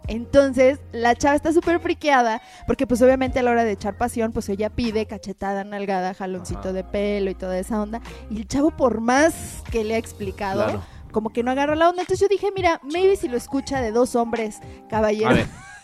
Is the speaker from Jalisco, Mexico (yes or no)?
no; Salamanca, Guanajuato, Mexico; born there; Sí, no, es Pueblo Mágico. Se llama Salamanca.